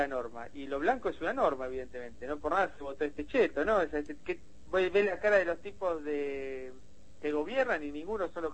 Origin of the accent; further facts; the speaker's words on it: Argentina; hay un debate sobre qué origen reconocemos como los argentinos, si un origen mestizo, indígena, obrero, afro, o queremos ser blancos, ¿no?